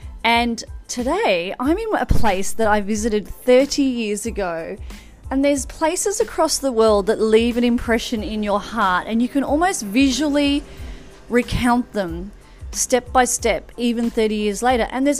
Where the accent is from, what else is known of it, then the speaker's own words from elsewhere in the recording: Kingscliff, New South Wales, Australia; My hometown of Kingscliff, anywhere really that is supportive of local artisans, producers. I know that we had something planned for the Tweed region similar to this